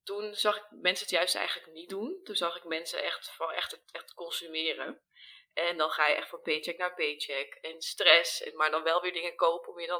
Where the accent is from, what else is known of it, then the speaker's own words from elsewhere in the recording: North Holland, Netherlands; also born or lived in Amsterdam / London, United Kingdom / Spain; Ik kom zelf uit Noord-Holland, een klein dorpje, en toen wist ik altijd al van, hier moeten we weg. Ben ik naar Amsterdam gegaan, tussenjaar gedaan, dus in Londen en Spanje gewoond.